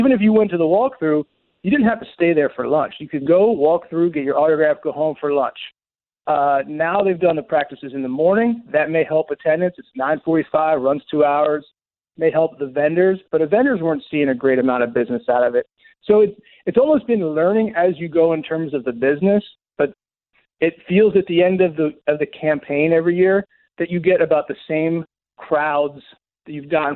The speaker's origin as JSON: {"language": "English", "region": "Pennsylvania", "country": "United States", "tie": "born or raised there", "said": "I grew up outside the Philly area. I remember my dad taking me when Buddy Rye would hold camp."}